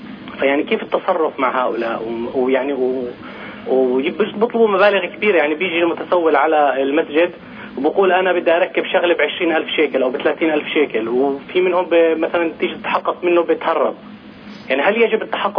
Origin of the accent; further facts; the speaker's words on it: Nablus, West Bank, Palestine; أنا من نابلس لكن بعيش في مناطق 48.